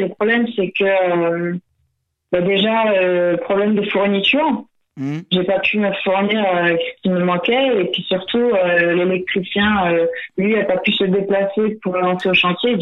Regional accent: Île-de-France, France; je suis de Seine-et-Marne à la base.

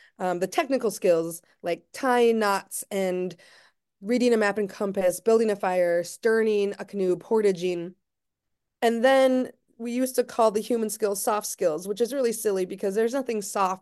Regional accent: Duluth, Minnesota, United States; also born or lived in Ecuador; I am from Duluth, Minnesota, but I was born in Ecuador, so I'm a transracial, transnational adoptee. I was adopted from Ecuador when I was 3 months old

